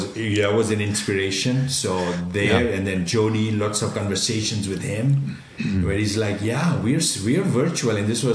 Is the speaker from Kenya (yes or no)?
yes; Kenya; I was born and raised in Africa, in Kenya. I'm an Indian ancestry, but born and raised in Kenya.